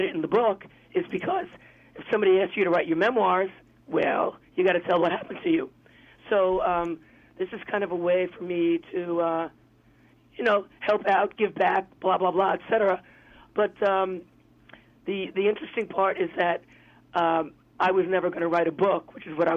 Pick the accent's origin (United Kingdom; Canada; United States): United States; take it from the point of view of a kid who's growing up in America in the middle of the 20th century and sees all these things happening. You know, I'm still that kid